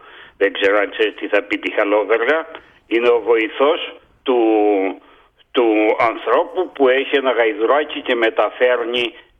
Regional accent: Zakros, Crete, Greece; επέλεξα ότι το καλύτερο μέρος για να επιβιώσω, για να ζήσω, να μεγαλουργήσω ήταν ο τόπος μου και γύρισα στη Ζάκρο.

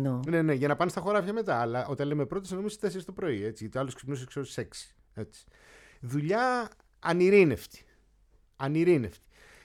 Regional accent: Aegina, Attica, Greece; Από τη μάνα μου, από τον πατέρα μου, είμαι Αιγινίτης.

